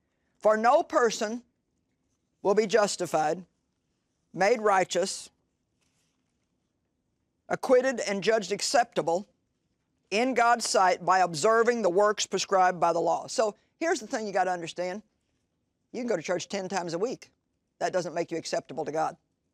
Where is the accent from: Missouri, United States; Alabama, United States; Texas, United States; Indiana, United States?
Missouri, United States; And, you know, really, we're from Missouri here, which you're not all from Missouri.